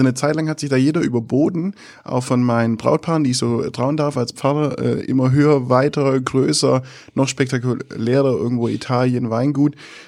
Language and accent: German; Kirchheim unter Teck, Baden-Württemberg, Germany; kommt 3 Kilometer weiter von meiner Heimatstadt Kirchheim unter Teck entfernt